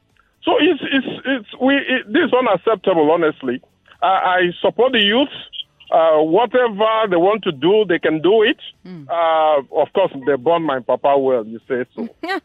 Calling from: Gbagada, Lagos, Nigeria; I'm calling from Gbagada.

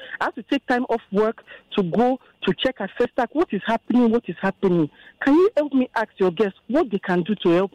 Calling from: Surulere, Lagos, Nigeria; I'm calling from Aguda, Surulere.

